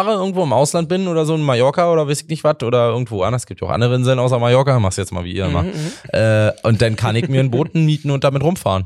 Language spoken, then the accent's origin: German; Brandenburg, Germany; now in Berlin, Germany; Ich komm aus Brandenburg. Ich wohne in Berlin seit 10 Jahren, 11